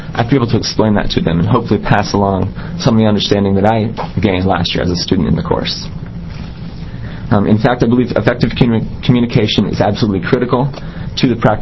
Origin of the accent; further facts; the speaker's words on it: Pendleton, Oregon, United States; Definitely different than my experience in Corvallis or my hometown of Pendleton.